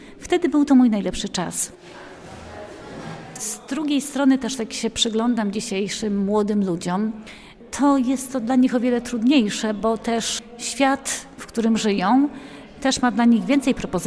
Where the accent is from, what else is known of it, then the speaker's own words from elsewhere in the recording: Piotrków Trybunalski, Łódź Voivodeship, Poland; Pochodzę z Piotrkowa Trybunalskiego. Mam czworo rodzeństwa.